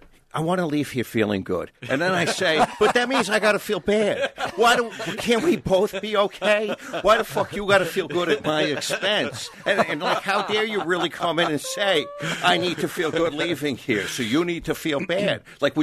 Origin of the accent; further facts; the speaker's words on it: Long Island, New York, United States; Like, I come from Long Island, Ashkenazi Jew.